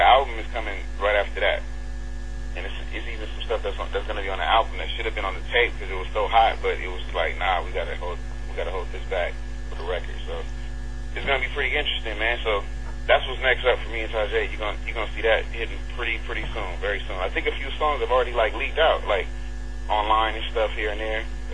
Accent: Hawthorne, California, United States; I'm from Hawthorne, California.

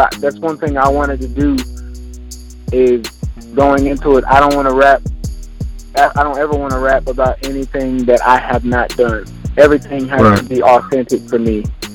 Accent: Birmingham, Alabama, United States; I am from Birmingham, Alabama.

